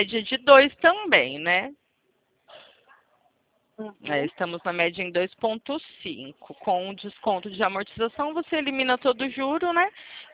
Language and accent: Portuguese; Presidente Prudente, São Paulo, Brazil; Eu sou aqui de Presidente Prudente